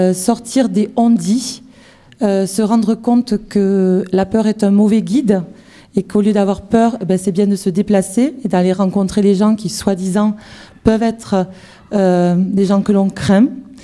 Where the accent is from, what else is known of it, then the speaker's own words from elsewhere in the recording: Villeneuve-sur-Lot, Nouvelle-Aquitaine, France; Donc moi, je viens de Villeneuve-sur-Lot.